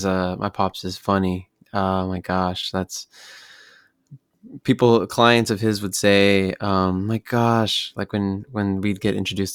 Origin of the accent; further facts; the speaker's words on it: Escondido, California, United States; also born or lived in Redlands; And and then all through high school, we moved from San Diego area. Shout out to the folks out in Escondido.